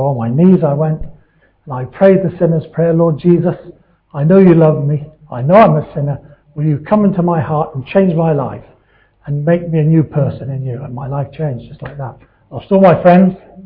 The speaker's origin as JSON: {"language": "English", "region": "South East England", "country": "United Kingdom", "tie": "born or raised there", "said": "Dr. Bernardo's as an orphan, and me and my brothers were raised in a Bernardo home in Sussex, down south."}